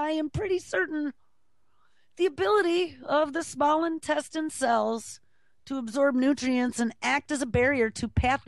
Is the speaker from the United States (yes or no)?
yes; New York, United States; according to research from a university right here in my home state, Binghamton University, as part of the SUNY system.